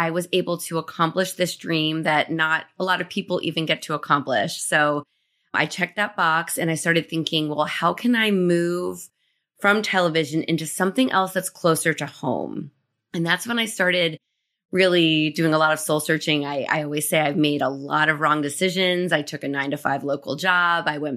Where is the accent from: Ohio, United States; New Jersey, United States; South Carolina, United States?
New Jersey, United States; My family and I grew up in New Jersey. And so I just needed that family around.